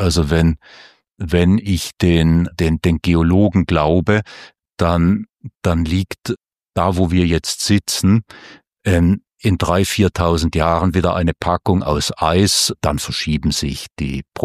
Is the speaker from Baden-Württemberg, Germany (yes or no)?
yes; Allensbach, Baden-Württemberg, Germany; ich bin in Allensbach aufgewachsen und dann da sieht man die Reichenau jeden Tag